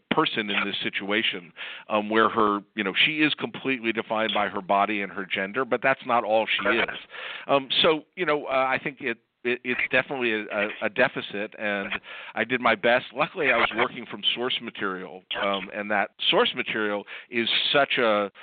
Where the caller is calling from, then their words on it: Los Angeles, California, United States; I'm calling from Los Angeles.